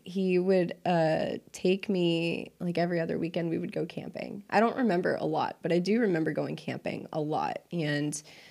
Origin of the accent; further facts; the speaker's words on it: Atlanta, Georgia, United States; born there; Okay, well, I was born here in Atlanta in 91, so I'm 28. I'll be 29 this year.